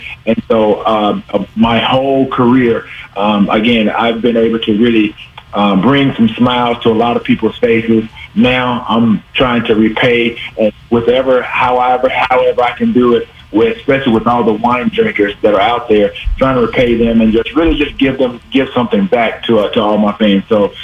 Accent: the South, United States; look, man, I'm from the South. We didn't grow up drinking wine.

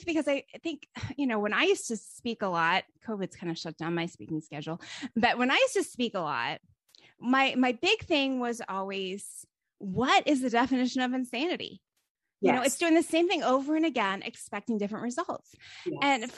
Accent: East Coast, United States; And I grew up on the East Coast

